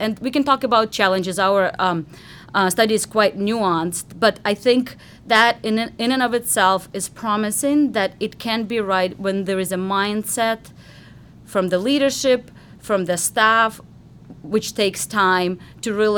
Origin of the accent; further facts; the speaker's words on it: Ukraine; moved away as an adult; I come originally from Ukraine, and over there my degree was in psychology